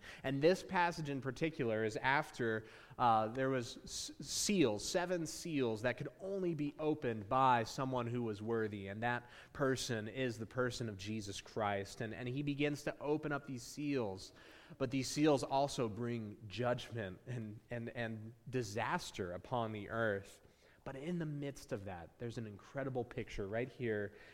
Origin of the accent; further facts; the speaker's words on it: Arizona, United States; I'm from Arizona, so we're probably eating Mexican food